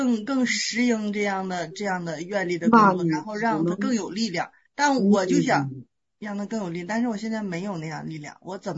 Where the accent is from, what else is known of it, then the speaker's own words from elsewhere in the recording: Northeast China, China; accent: Northeastern Mandarin; 就是咱们东北话说就钢口就不好，就卷刃就不行